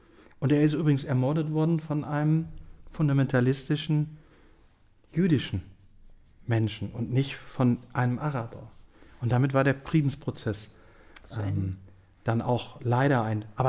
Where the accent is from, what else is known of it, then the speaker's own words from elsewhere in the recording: Germany; gerade ich als Deutscher